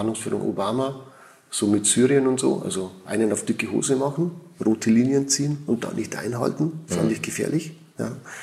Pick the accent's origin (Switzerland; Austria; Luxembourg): Switzerland; also ich bin ein Schweizer und ich muss schon sagen, hier in der Schweiz ist es schon anders.